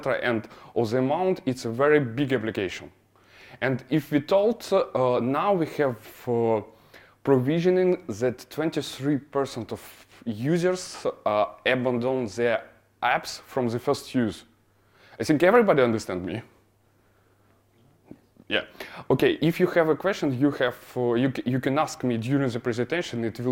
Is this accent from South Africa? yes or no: no; Ukraine; now in France; Yes, officially I am from Ukraine, but now I'm living in France